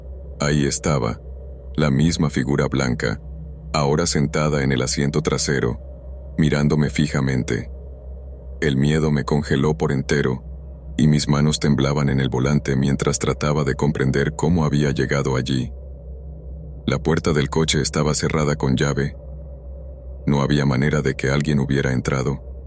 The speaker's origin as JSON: {"language": "Spanish", "country": "Romania", "said": "la verdad es que soy un chef bastante famoso en mi país, Rumanía"}